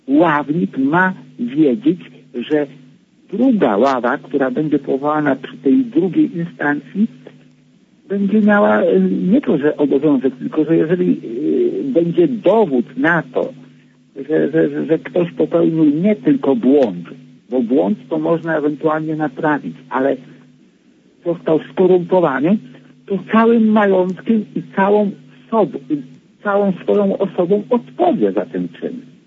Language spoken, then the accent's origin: Polish; Warmian-Masurian Voivodeship, Poland; now in Warsaw, Poland; jestem, no, od 3 lat praktycznie, prawie, że cały czas w Warszawie, pochodzę spod Olsztyna.